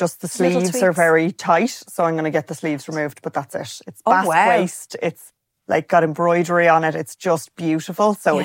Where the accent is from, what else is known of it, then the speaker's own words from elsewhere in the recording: Arklow, County Wicklow, Ireland; because I'm from Arklow, so it's very close